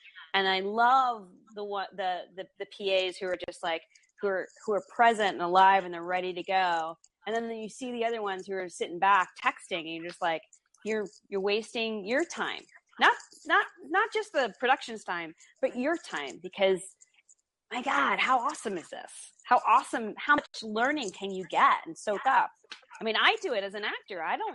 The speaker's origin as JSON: {"language": "English", "town": "New York City", "region": "New York", "country": "United States", "said": "It's easy, New York. I'm a New Yorker. I need breaks, but I'm a true diehard New Yorker."}